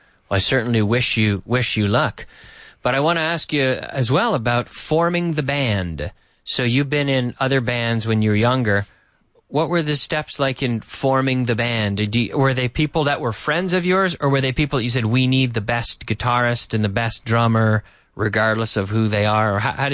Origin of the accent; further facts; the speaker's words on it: Canada; now in Spain; That's right, because I'm from Canada, and I follow a lot of Canadian bands